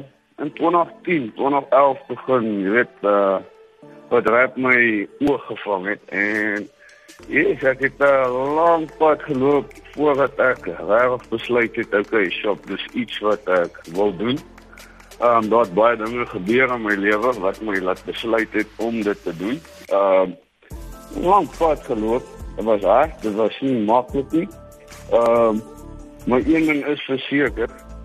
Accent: Burgersfort, Limpopo, South Africa; also born or lived in Wethal; Ek is van Burgersfort. Ek was gebore in Wethal, maar het meeste van my kinders daar in Burgersfort gebly.

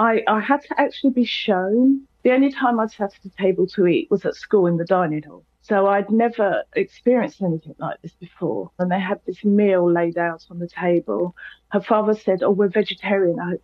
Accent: London, United Kingdom; I'm in my mid-50s. And so I grew up in London in the 70s. And I was from a very large family. And I was a latchkey kid, like lots of children. I lived on a council estate in Brixton.

